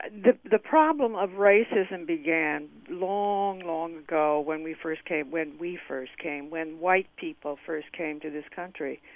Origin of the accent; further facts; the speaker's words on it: Darien, Connecticut, United States; I'm white, and I'm from Darien, Connecticut, which was and still is to a certain extent a very white community, and which had the restrictive covenants and the very conservative politics and so forth.